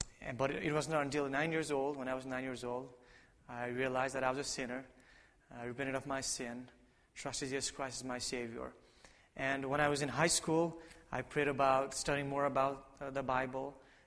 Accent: Kathmandu, Bagmati, Nepal; first language Nepali; English is a second language; I grew up, I was born and raised in Nepal, Kathmandu, Nepal. Nepal is in between China up in the north and India to the south. So two big countries and Nepal right in there. And I grew up speaking Nepali. I learned English at school.

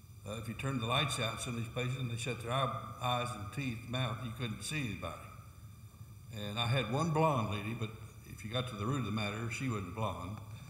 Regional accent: Oklahoma, United States; born there; And I'm a country boy. I was born in Oklahoma, where you got a lot of space, plus a lot of storms.

